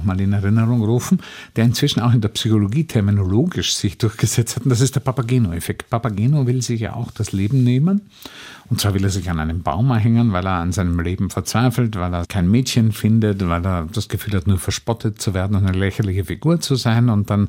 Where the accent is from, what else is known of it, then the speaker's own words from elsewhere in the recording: Austria; Und da hatte ich als Österreicher komischerweise eher eine gute Position oder gute Stellung